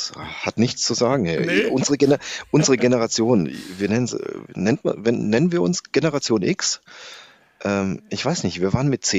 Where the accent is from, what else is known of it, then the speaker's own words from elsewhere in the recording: Baden-Württemberg, Germany; also born or lived in Mexico City, Mexico; Und ich bin mit 4 Jahren zurück nach Deutschland mit meiner Mom. Meine Eltern haben sich getrennt. Und dann im beschaulichen Schwarzwald aufgewachsen, in Bad Ribolzau.